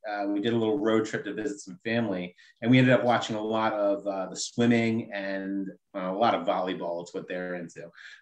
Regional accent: Pennsylvania, United States; So I grew up in the burbs, in the suburbs outside of Philadelphia, not Philadelphia proper.

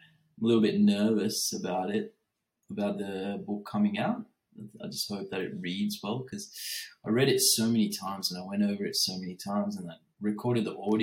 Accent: Sri Lanka; moved away; just growing up in Sri Lanka, moving here, going to law school, going to medical school

